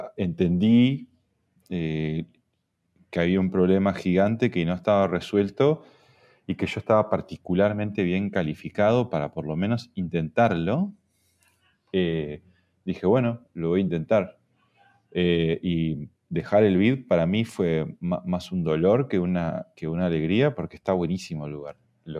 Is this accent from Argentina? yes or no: no; Uruguay; moved away as an adult; nos vinimos al interior de Uruguay. Después de casi 15 años afuera, yo soy uruguayo, y fue por la familia.